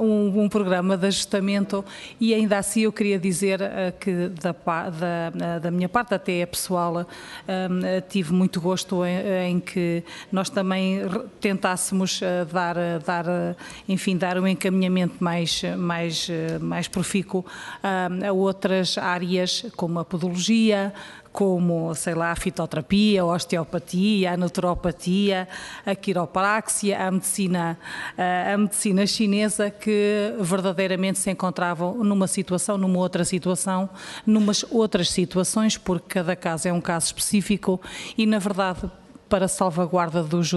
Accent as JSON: {"language": "Portuguese", "region": "Leiria", "country": "Portugal", "said": "na minha área eu sou de Leiria"}